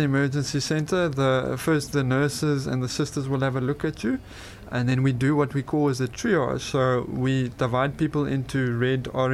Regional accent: Johannesburg, Gauteng, South Africa; now in Cape Town, South Africa; I'm from Johannesburg. I've been in Cape Town now for a while

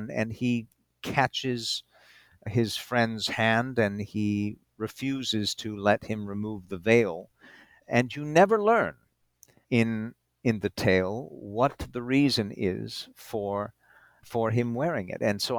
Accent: New England, United States; Because I, as a Northerner, and particularly as a New Englander, have a completely different lifestyle than someone in the middle states or certainly in the southern states.

